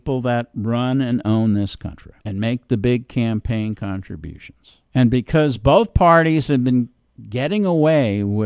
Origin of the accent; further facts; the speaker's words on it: New York City, New York, United States; If I followed my family, they were all Democrats. I'm from New York City. They were all Democrats.